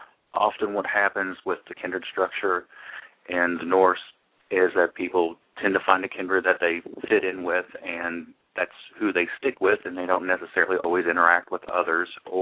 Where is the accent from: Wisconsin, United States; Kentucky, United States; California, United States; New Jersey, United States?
Kentucky, United States; Well, we're from Kentucky, so I don't think you can be that bad.